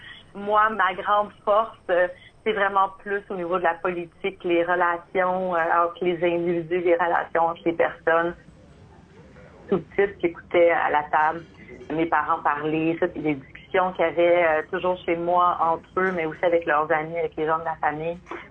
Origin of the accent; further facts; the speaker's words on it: Montreal, Quebec, Canada; also born or lived in Amos / Sainte-Terre; Je suis née à Amos, à l'hôpital, mais en fait, ma famille, on habitait à Sainte-Terre. J'avais environ 3-4 ans quand mes parents ont déménagé à Montréal pour le travail de mon père.